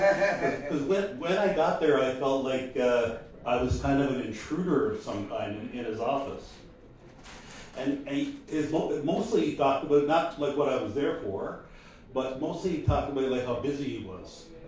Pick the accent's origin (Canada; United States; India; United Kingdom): Canada; Newfoundland and Labrador; I'm from Newfoundland, but I only moved back to St. John's about 2 years ago.